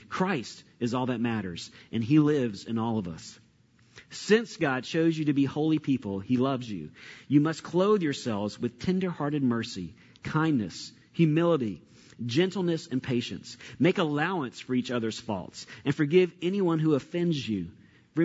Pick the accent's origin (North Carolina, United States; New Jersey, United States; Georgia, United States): Georgia, United States; Atlanta; which growing up in Atlanta, both of us, we had not seen living down here 15-some years now